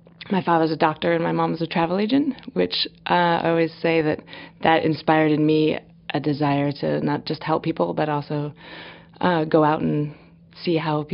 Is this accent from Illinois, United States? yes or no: no; Ithaca, New York, United States; I guess I would have to say probably the basis of it was growing up in Ithaca.